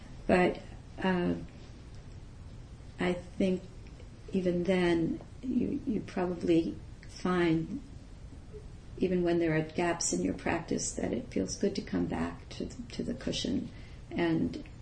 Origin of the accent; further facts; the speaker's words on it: New York City, New York, United States; I grew up in New York City and I didn't have much experience of wilderness except for camp.